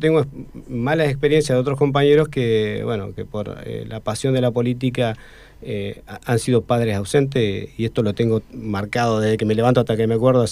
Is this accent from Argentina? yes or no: yes; Neuquén, Argentina; nací en Neuquén Capital, esto lo resalto porque en realidad me preguntan si soy de acá. Nací en Neuquén Capital, nací en mi casa, yo viví en la calle Alcorta, entre la calle San Luis y la calle La Pampa.